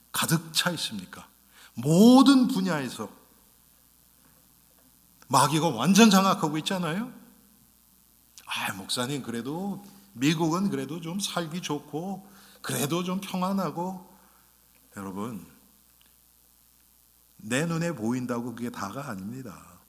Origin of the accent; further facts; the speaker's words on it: South Korea; moved away; 제가 한국 떠나기 전날 오후가 딱 비었어요. 한 몇 시간이. 그래서 뭐 할까 그러다가 제가 자란 동네를 갔어요.